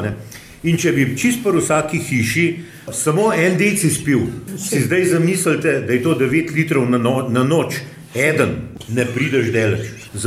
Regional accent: Ljubljana, Central Slovenia, Slovenia; jaz sem priseljen, jaz sem Ljubljančan drugač, ampak so me fantje za svojega vzeli.

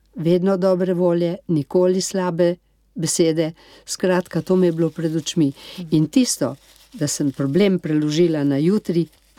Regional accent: Sevnica, Lower Sava, Slovenia; born there; To je moj rojstni kraj. Rafko to ni ravno rojstni, ampak vendar je zelo majhen otrok prišel v Sevnico, ki je cela familija sevniška. No, in tako da rada se vračava v Sevnico.

